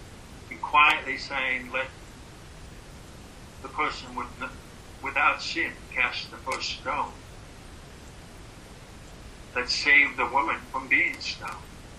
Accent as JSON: {"language": "English", "region": "Indiana", "country": "United States", "tie": "born or raised there", "said": "When I was growing up in Indiana"}